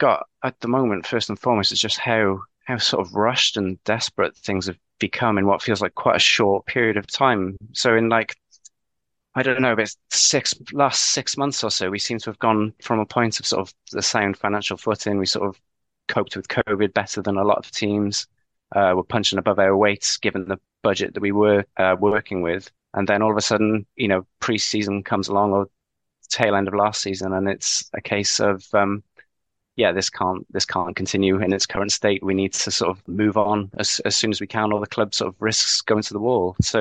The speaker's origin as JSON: {"language": "English", "town": "Newport", "region": "Wales", "country": "United Kingdom", "tie": "born or raised there", "said": "growing up in Newport in the sort of early 90s"}